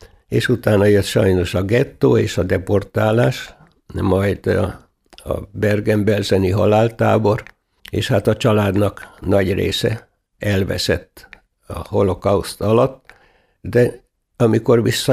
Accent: Kiskunhalas, Bács-Kiskun, Hungary; also born or lived in Budapest; Én véletlenül Budapesten születtem, és nem Kiskunhalason, de 6 hónapos voltam, amikor édesapámék lejöttek Kiskunhalasra, tehát én mindig halasinak tartottam magam, és halasinak is tartom magam

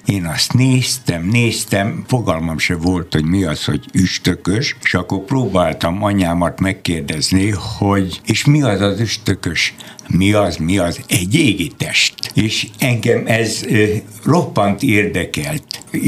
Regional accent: Kiskunmajsa, Bács-Kiskun, Hungary; Én Kiskumajsán születtem, csak nekünk egy nagyon széles utcánk volt.

